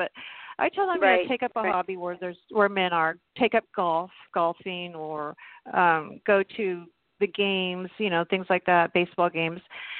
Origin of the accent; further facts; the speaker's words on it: Louisiana, United States; born there; now in South Carolina, United States; My family is from the South, and I was born in Louisiana.